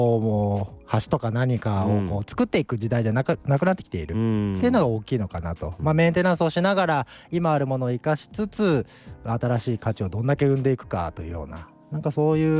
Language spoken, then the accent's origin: Japanese; Hiroshima, Japan; moved away as an adult; now in Kumamoto, Japan; 僕広島出身ということもあってかなりその川が多い町なんですよ